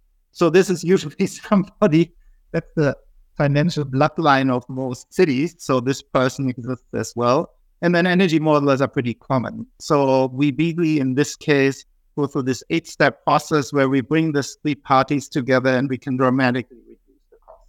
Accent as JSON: {"language": "English", "country": "Germany", "accent": "German", "second_language": "English", "said": "Well, as you might have gathered from my accent, I'm German, and I made up that term together with Carlos Cerezo, who is Spanish."}